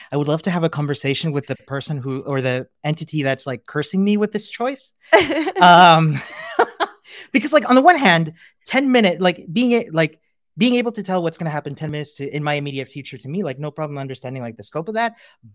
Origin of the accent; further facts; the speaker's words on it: Chile; now in Vienna, Austria; Hi everyone … I'm originally from Chile, but I'm living in Vienna in Austria.